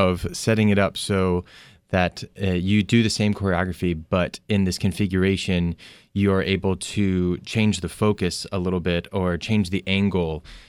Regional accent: Richmond, Virginia, United States; I grew up in Richmond, Virginia, and went to college at James Madison University, so in Harrisonburg, Virginia.

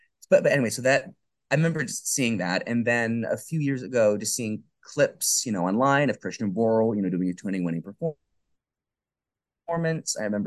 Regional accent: Alexandria, Virginia, United States; born and raised in Alexandria, still living in Alexandria.

